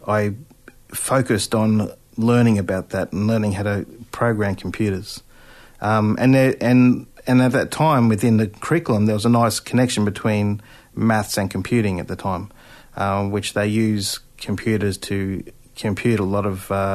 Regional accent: Toowoomba, Queensland, Australia; Yeah, I did. I had an interesting upbringing in that sense. What I mean by that is that Toowoomba, politely

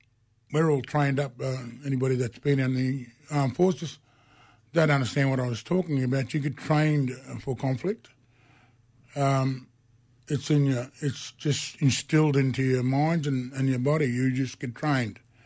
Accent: Rockhampton, Queensland, Australia; now in Brisbane, Australia; I was born and raised in Rockhampton, you know, up the Rocky Mob, you know, up there. So, yeah, but I've stayed in Brisbane since when I got out of the Army. I've been here ever since.

